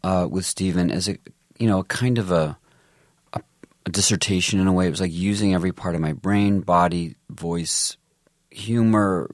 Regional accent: Scotland, United Kingdom; Yeah, I grew up partly in Scotland when I was young, and that real dark sense of humor.

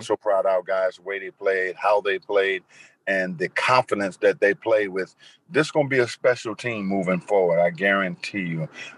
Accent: Baltimore, Maryland, United States; I grew up in Baltimore, Maryland, mm-hmm. and that's where it all began for me.

